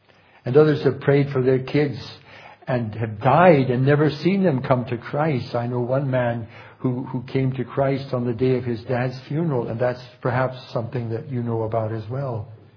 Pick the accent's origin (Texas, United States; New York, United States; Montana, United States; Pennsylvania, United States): Montana, United States; Recently in my home state of Montana, I hear that my nephew by marriage